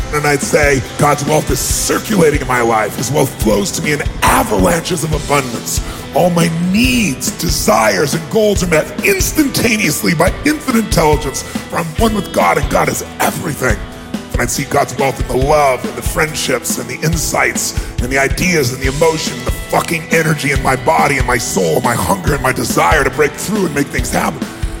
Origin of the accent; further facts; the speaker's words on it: Azusa, California, United States; I'm a kid from Azusa, California, who did not have any fucking certainty